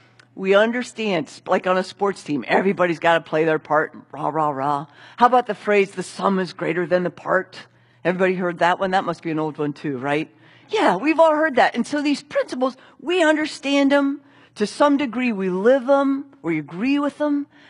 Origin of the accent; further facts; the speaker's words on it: Ohio, United States; I grew up in Muskingum County, and my folks had some property there.